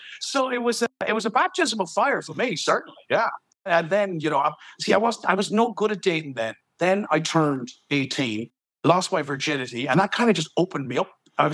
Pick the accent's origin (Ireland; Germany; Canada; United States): Ireland; Limerick, Munster; I grew up in Moira Austin, Limerick, and she was just a girl in the housing estate.